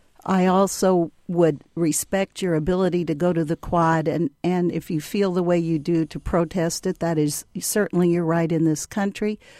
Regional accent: Winnemac, Indiana, United States; I grew up in Winnemac, Indiana, and was surrounded by a culture of the Potawatomi Indians, and the town was named after Chief Winnemac.

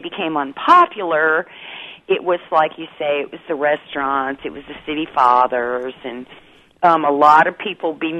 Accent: Texas, United States; now in Illinois, United States; I really appreciate your guest, especially since I'm from Texas.

